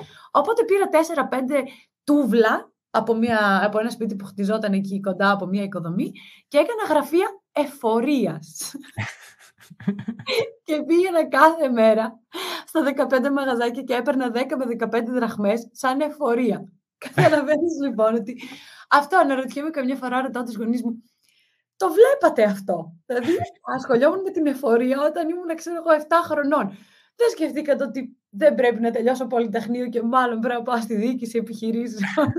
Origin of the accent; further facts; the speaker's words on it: Central Macedonia, Greece; μεγαλώνοντας ένα χωριό στη Βόρεια Ελλάδα, έξω από τη Θεσσαλονίκη